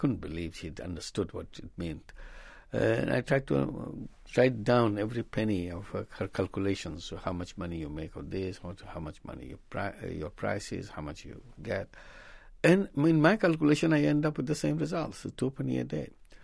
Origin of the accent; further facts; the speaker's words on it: Chittagong, Chittagong Division, Bangladesh; I have gone back to my hometown, Chittagong, and I joined Chittagong University as a teacher.